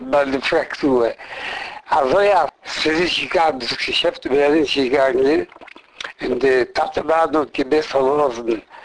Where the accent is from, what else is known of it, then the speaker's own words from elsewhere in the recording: Jaroslaw, Subcarpathian Voivodeship, Poland; now in Paris, France; Ich bin geboren in Polen, in Galicien.